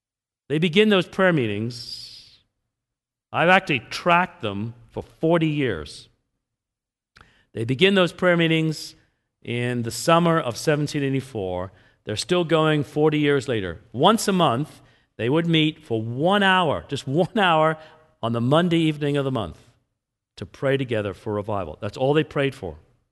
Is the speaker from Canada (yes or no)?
no; England, United Kingdom; moved away; When I was growing up in England, we would do this.